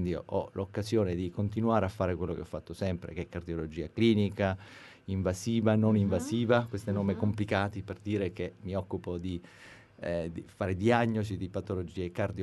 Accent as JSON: {"language": "Italian", "town": "Palermo", "region": "Sicily", "country": "Italy", "tie": "born or raised there", "also_born_or_lived": "United Kingdom", "said": "mi sono formato a Palermo e quindi sono, anche se non sono strettamente nato a Palermo, ma sono cresciuto a Palermo, quindi Palermo è la mia città. E dopo la mia formazione medica e specialistica ho fatto esperienza soprattutto in Gran Bretagna."}